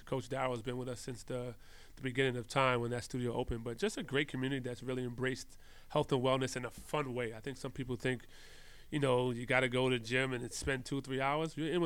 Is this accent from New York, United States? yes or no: yes; Astoria, New York, United States; now in France; You know, I'm a kid from Astoria, Queens. Now I'm living in the south of France.